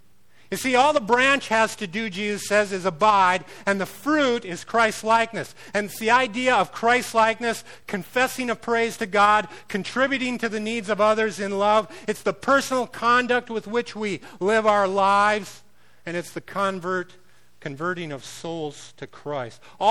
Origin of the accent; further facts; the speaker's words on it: Minnesota, United States; this guy out of Wisconsin, I'm from Minnesota, this guy out of Wisconsin and his boss went with us.